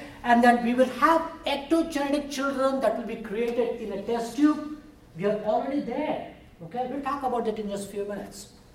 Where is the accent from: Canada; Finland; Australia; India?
India; accent: Indian; English is a second language; I have an exotic Indian accent, as you can tell. I'm trying to speak slow and a little bit with less accent.